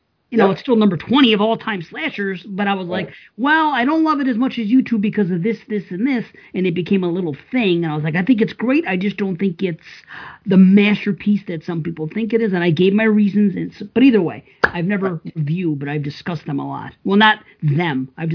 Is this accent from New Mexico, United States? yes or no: no; Buffalo, New York, United States; I'm from Buffalo, so I see my share of snow. I've driven in it all my life.